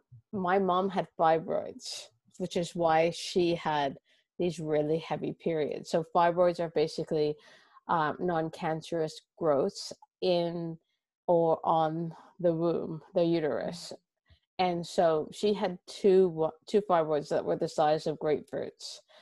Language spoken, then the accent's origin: English; Toronto, Ontario, Canada; now in London, United Kingdom; Yeah, so I'm actually Canadian, so